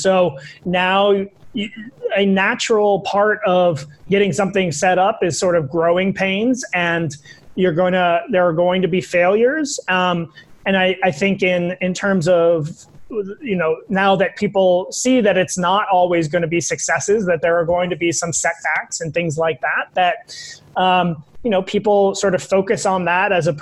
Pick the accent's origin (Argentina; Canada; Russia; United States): United States; I think that's, you know, coming as an American, I think that's an important part of the ambassadorial position